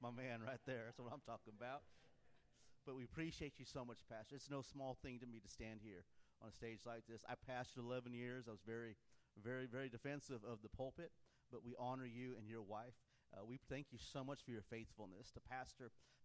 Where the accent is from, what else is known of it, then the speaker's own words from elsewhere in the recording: California, United States; now in Georgia, United States; We love living by the ocean because we are from California.